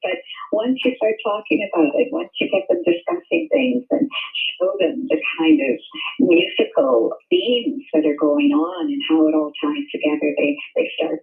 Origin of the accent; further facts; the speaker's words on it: Saskatchewan, Canada; It was the great myth of where I grew up in Saskatchewan.